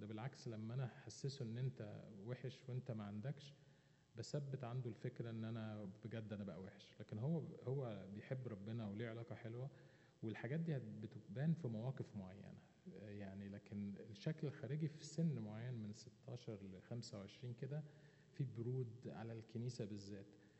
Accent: Egypt; moved away as an adult; احنا من مصر جايين

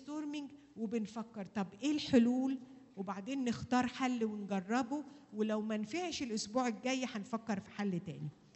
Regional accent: Egypt

